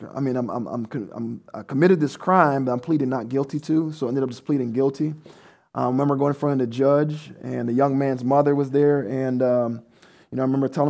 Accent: Philadelphia, Pennsylvania, United States; also born or lived in Chicago; So I was born in Chicago, but I actually grew up in Philadelphia because when my mom got to Chicago, my dad came up.

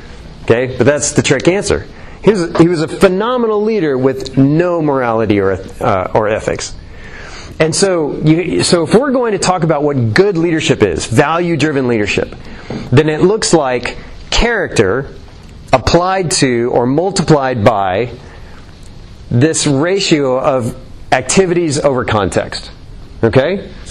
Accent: Colorado, United States; now in Houston, United States; So I grew up in Colorado. Hiking is just a thing that we did.

